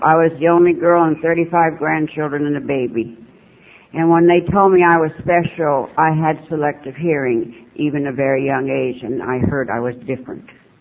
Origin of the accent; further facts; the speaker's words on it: El Centro, California, United States; I'm born and raised in California in a place called El Centro.